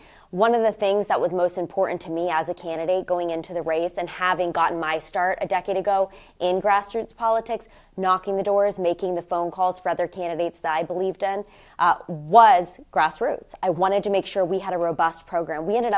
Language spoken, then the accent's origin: English; Ohio, United States; I'm from Northeast Ohio.